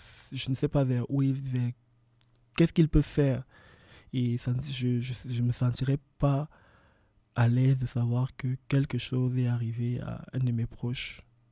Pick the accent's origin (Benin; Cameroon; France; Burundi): Cameroon; chez nous au Cameroun, la corruption, c'est quelque chose de très, très facile